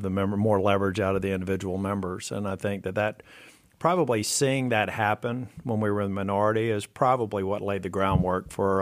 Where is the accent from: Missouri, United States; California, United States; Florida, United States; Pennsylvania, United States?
Florida, United States; Jacksonville; I grew up in Jacksonville, Florida. And on Saturdays, I would go to Mass. I'm Catholic.